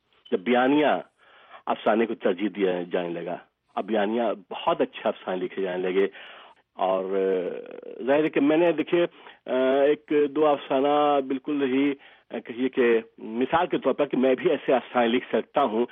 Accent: Bihar, India; میرا تعلق بہار سے ہے اور بہار میں اردو دوسری سرکاری زبان ہے

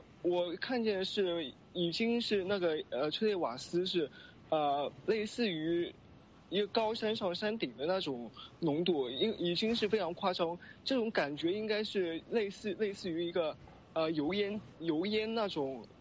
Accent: Hong Kong; 我们作为香港的年轻人呢，我们生于此，长于此。 对香港是有深厚的感情和对香港人的身份是有一种认同

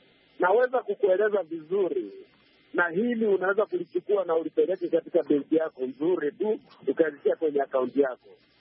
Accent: Kenya; Sisi ni Wakenya

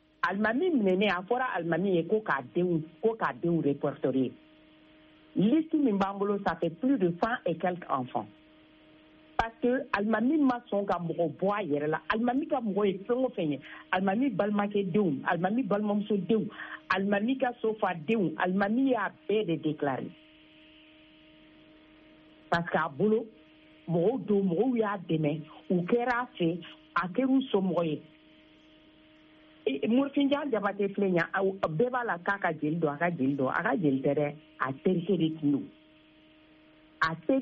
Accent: Mali; je suis vraiment une Malienne. Je suis une Malienne

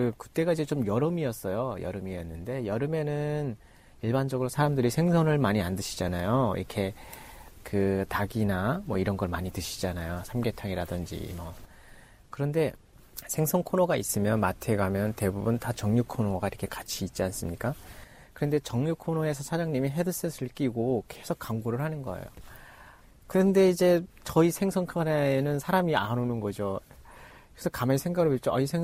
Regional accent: North Korea; now in South Korea; 제가 북한에서 왔다고 바로 이야기를 했어요.

